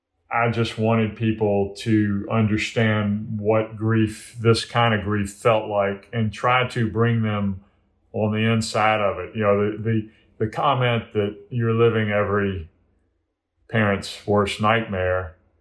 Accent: the South, United States; you know, we are of the same generation, and I grew up in the South.

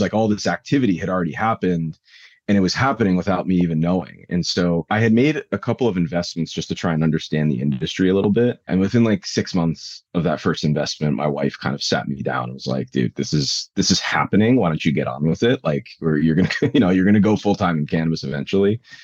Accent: New York City, New York, United States; born there; I live just north of New York City. I lived in the city for about 15 years. I was born in New York. There's no question here. East Coast all day.

